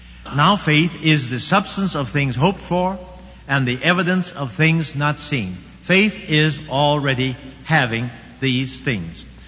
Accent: Oklahoma, United States; I came from Oklahoma.

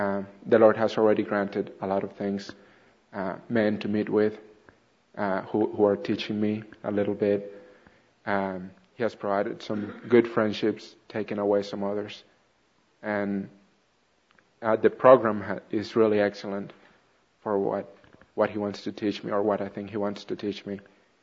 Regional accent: Colombia; English is a second language; moved away as an adult; also born or lived in Texas; now in United States; I'm from Colombia, South America. I came to America about 6.5 years ago

